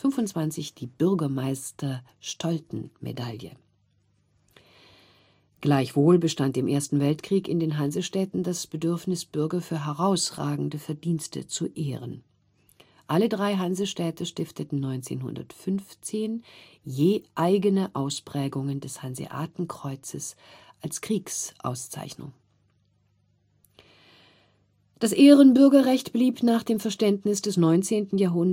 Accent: Bremen, Germany; born there; die in unserer Bevölkerung noch heute lebendig und auch in mir als geborener Bremer wirksam ist.

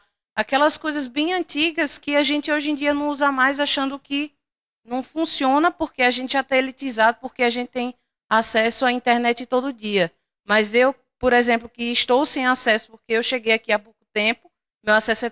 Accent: Northeast Region, Brazil; Eu não sou daqui, eu sou do Nordeste. E lá no Nordeste não tem isso.

